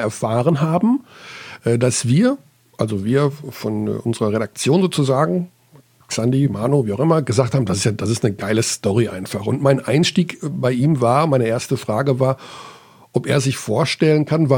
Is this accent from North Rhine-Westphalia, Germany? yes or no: yes; Hagen, North Rhine-Westphalia, Germany; born or raised there